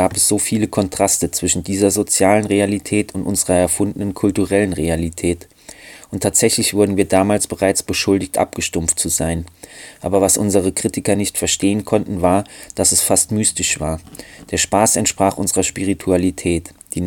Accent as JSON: {"language": "German", "town": "Nova Iguaçu", "region": "Rio de Janeiro", "country": "Brazil", "tie": "born or raised there", "moved": "yes", "said": "deshalb bin ich letztendlich auch aus Nova Iguazu geflohen. Meine Heimatstadt hat ernsthafte Probleme."}